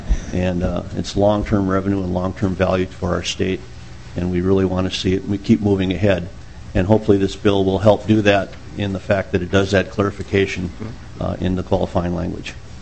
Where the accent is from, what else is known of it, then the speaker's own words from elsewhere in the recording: Woodstock, Minnesota, United States; I'm from Woodstock, Minnesota.